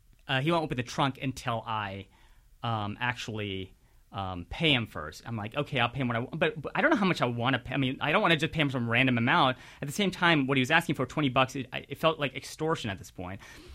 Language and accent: English; India; I'm like, listen, I'm Indian. So why are you trying to cheat me? You know, I'm an Indian here